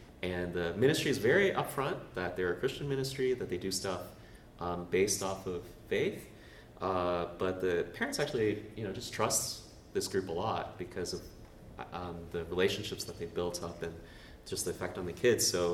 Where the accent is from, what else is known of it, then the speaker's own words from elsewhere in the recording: Canada; And growing up in Canada, I consider myself Canadian